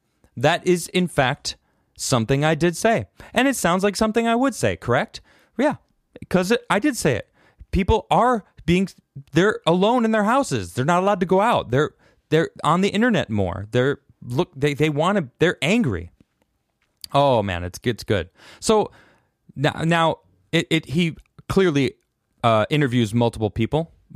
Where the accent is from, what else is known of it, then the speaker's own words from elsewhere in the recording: United States; I'm allowed to question because I'm an American citizen, all right?